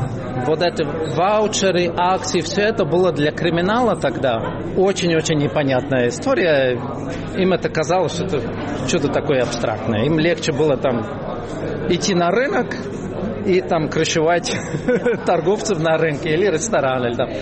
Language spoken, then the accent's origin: Russian; Czechia; Russian is a second language; Но потому что мы были из Чехии, тут проходила чуть раньше еще эта ваучерная приватизация